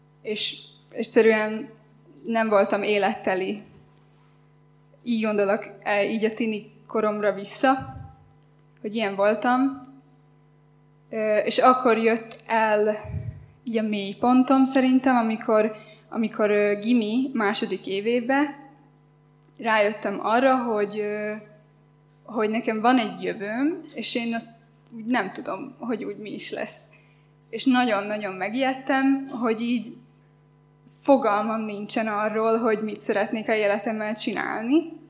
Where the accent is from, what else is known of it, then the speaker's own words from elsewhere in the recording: Galanta, Trnava Region, Slovakia; Galántáról származom, és egy olyan családban nőttem föl, ahol a hit nem volt fontos